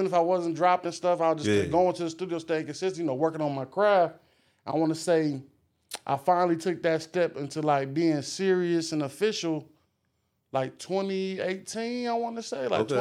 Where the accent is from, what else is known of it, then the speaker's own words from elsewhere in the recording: Michigan, United States; I was born and raised in Michigan, so that's where that's like the rice, that's the main ingredient.